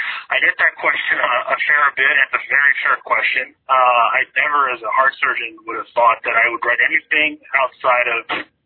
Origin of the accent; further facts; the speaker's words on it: New Jersey, United States; born there; So, I was born in New Jersey, but my entire family, my parents and two older siblings, came over from Cuba.